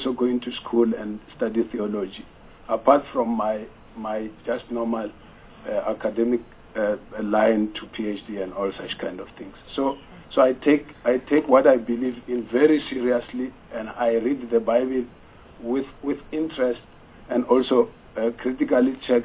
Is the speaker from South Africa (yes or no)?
yes; Pretoria, Gauteng, South Africa; I'm from the capital city, if it's still a capital city of South Africa, I'm from Pretoria